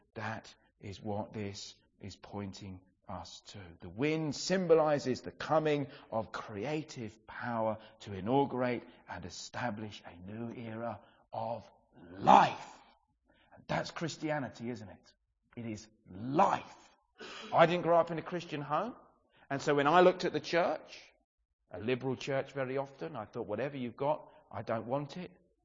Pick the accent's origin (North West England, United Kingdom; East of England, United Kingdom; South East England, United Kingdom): South East England, United Kingdom; Brighton; I grew up in Brighton